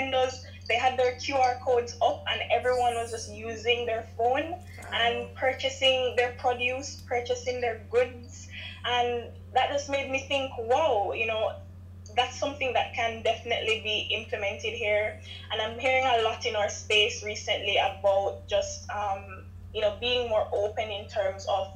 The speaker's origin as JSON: {"language": "English", "country": "Jamaica", "said": "especially as a Jamaican"}